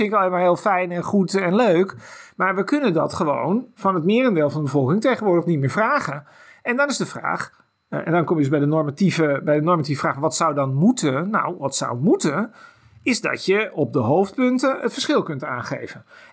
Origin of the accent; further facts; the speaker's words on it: Den Helder, North Holland, Netherlands; born there; ik praat graag over mijn geboorteplaats in Den Helder. Dat is veel kleiner.